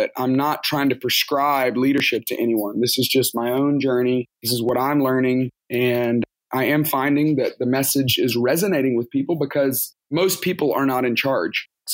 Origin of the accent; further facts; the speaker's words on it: Tuscaloosa, Alabama, United States; now in Atlanta, United States; So I grew up in Alabama, grew up in Tuscaloosa, Alabama. They play football.